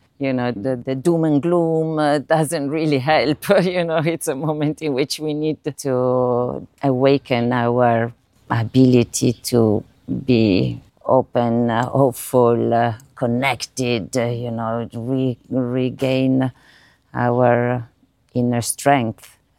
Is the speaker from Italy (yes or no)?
yes; Italy; English is a second language; because I come from Italian Catholic, very Catholic background, and we don't speak a lot about these things.